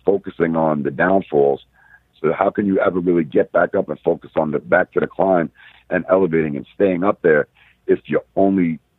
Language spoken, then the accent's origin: English; New York City, New York, United States; I'm from Staten Island, we all know Times Square.